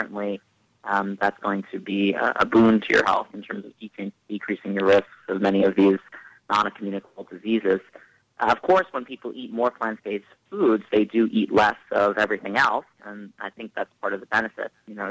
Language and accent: English; Staten Island, New York, United States; I mean, look, I grew up in Staten Island, New York.